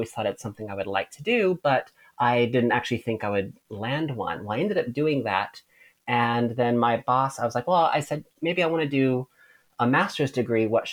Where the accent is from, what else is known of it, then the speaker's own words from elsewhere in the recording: California, United States; also born or lived in Atlanta, Georgia; I'm from California, but I was going to high school out near Atlanta, Georgia.